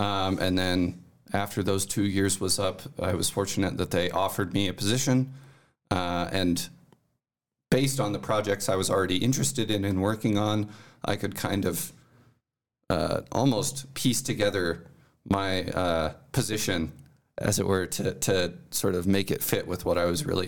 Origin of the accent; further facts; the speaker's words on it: Kansas, United States; So I am born and raised in Central Kansas. I'm in Newton, which is just north of Wichita, about 25 miles or so.